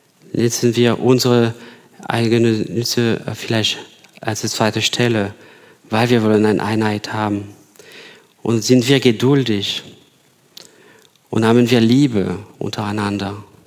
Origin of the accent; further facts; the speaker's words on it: France; now in Ingolstadt, Germany; Ich komme aus Frankreich, wie Sie ja wisst